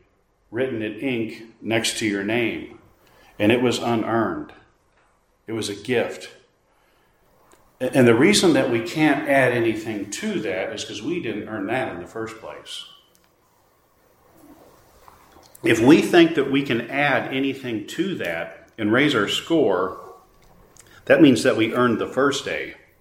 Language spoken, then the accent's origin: English; United States; Now, I am an American. I have paperwork, but I really don't care for chocolate chip cookies.